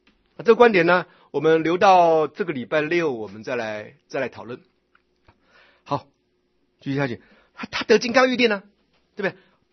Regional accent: Taiwan; 你那是一堆三波身体，我们台湾人叫做三波身体

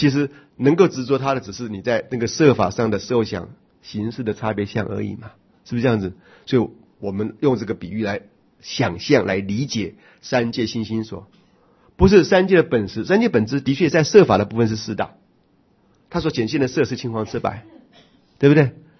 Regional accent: Daxi, Taoyuan, Taiwan; 昨天我人在桃园大溪，我的家乡，然后去看几块准备做我们祖坟的那个墓地啊

